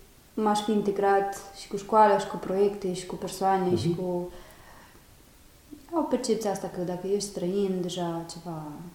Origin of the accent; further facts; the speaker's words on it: Romania; Și după ce le aduceam CV-ul și vedeau că sunt româncă, se schimbau.